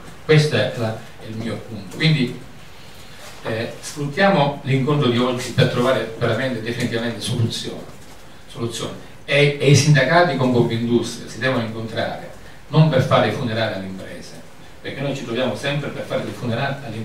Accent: Sicily, Italy; la mia terra, quindi per la mia Sicilia

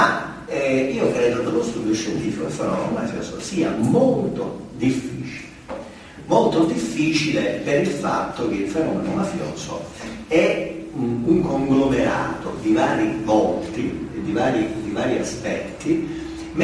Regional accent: Sicily, Italy; ogni tanto mi interrogo se da siciliano non sarei stato obbligato a occuparmi di questo fenomeno sociale così importante per la nostra terra.

